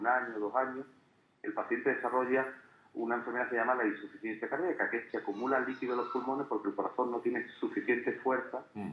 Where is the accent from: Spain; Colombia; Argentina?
Spain; Andalusia; para mí como andaluz me dan hasta vergüenza